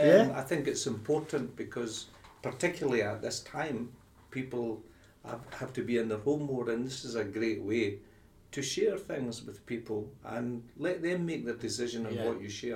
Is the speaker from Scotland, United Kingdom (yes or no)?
yes; Scotland, United Kingdom; I mean, I think the thing is that in life I came from the Highlands initially.